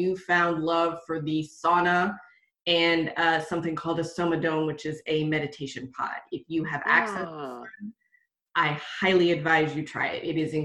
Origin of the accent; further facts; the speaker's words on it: Florida, United States; now in San Antonio, United States; I live in San Antonio. I come from South Florida and the East Coast.